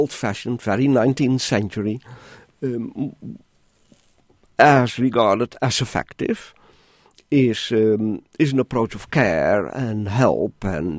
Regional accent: Netherlands; I come from the Netherlands, where soft drugs have been decriminalized, are legal, for you can buy it for personal use

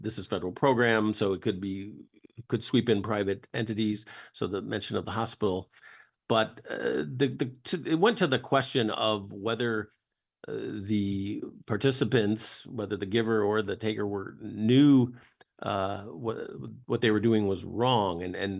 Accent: Illinois, United States; also born or lived in Louisiana; And I can say I've lived in Illinois. I grew up in Illinois. I've lived in Louisiana.

